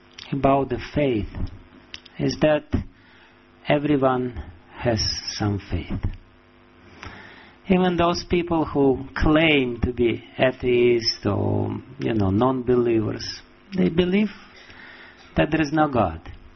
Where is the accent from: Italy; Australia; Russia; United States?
Russia; And, you know, I'm from Russia, therefore I'm giving some example which is close to my compatriots.